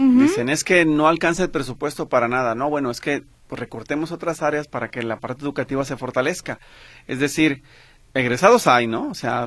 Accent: San Cristóbal de la Barranca, Jalisco, Mexico; como yo soy de San Cristóbal de la Barranca, me gustaría mejor que me dieran allá

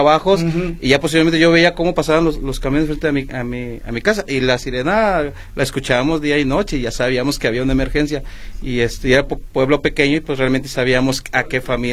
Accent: Tulancingo, Hidalgo, Mexico; yo de la ciudad que soy, yo soy de Tulancingo Hidalgo

